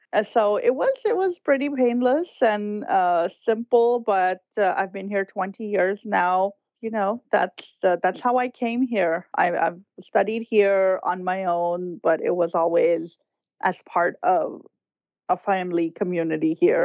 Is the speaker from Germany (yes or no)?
no; Karachi, Sindh, Pakistan; moved away as an adult; now in United States; I was born in Karachi, Pakistan. I grew up there. I was in my early 20s when I got married